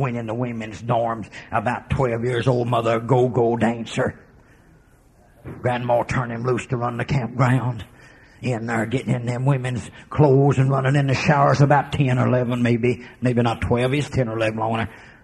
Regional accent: Oklahoma, United States; When I was raised in Oklahoma, they could play the national anthem, and I'd stand a sense straight.

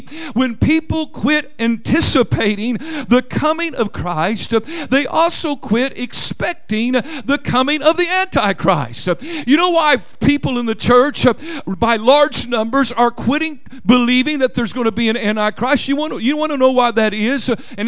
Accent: Oklahoma, United States; And I don't know if you've paid much attention to it, but in Oklahoma, my home state, there has been a controversy of late.

